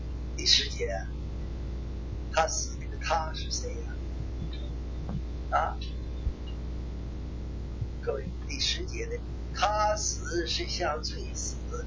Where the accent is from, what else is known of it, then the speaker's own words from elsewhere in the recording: China; 那个实际上我们中国人也有法啊，我们念英文、法文、德文